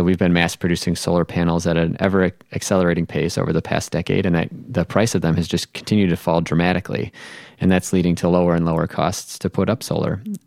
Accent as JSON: {"language": "English", "region": "Minnesota", "country": "United States", "tie": "born or raised there", "said": "In my home state of Minnesota, that's a pretty constant year-round temperature"}